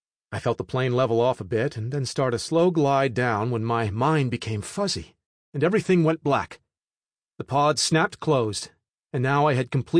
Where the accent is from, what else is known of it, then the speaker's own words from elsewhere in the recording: Water Hill, Tennessee, United States; I was born and raised in the Nashville, Tennessee area, and lived in several small towns before my dad and mom settled down outside of Water Hill, Tennessee. I lived there until I joined the Army.